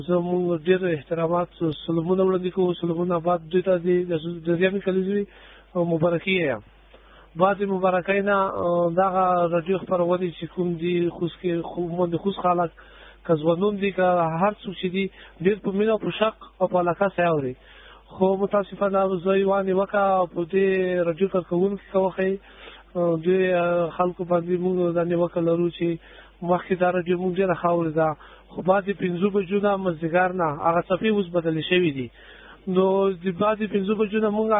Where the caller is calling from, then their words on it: Khost, Afghanistan; د خوست ولایت اوسیدونکي یو.